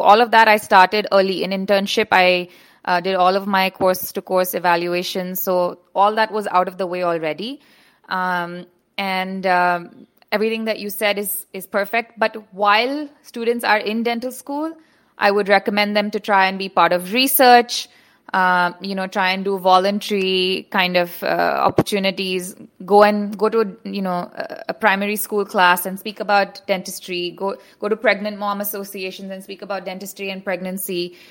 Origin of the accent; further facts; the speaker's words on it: India; now in United States; hi, I'm a dentist from India, and I want to apply to dental school.